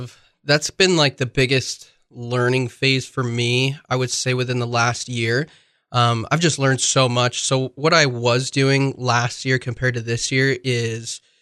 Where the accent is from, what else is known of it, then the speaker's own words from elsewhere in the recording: Rexburg, Idaho, United States; I'm 24 years old. I'm from Rexburg, Idaho, and I like to lift weights.